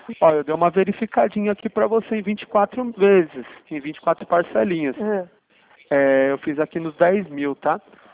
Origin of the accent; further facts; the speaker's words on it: Sorocaba, São Paulo, Brazil; Eu sou aqui de Sorocaba.